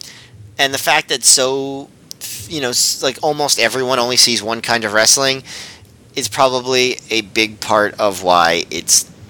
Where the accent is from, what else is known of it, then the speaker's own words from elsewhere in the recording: New York, United States; as someone growing up in New York, like, oh, this is Southern, you know, and this is like cool.